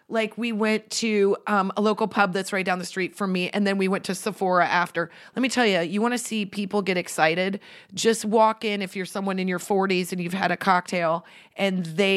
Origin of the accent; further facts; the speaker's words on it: Central City, Nebraska, United States; We grew up together in Central City, Nebraska.